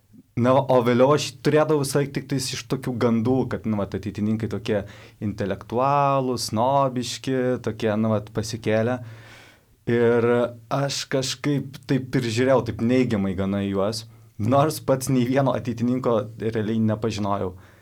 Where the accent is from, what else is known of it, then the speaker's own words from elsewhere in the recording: Kretinga, Klaipėda County, Lithuania; now in Vilnius, Lithuania; gyvenu Vilniuje. Bet esu pats iš Kretingos ir galbūt jau po truputį tampantis ir save laikantis žemaičių, bet dar kol kas po truputį tik tais.